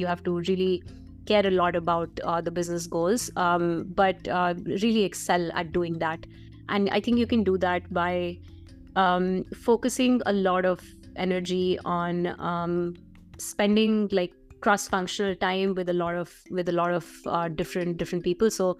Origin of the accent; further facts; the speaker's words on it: India; And, you know, I grew up in India as well.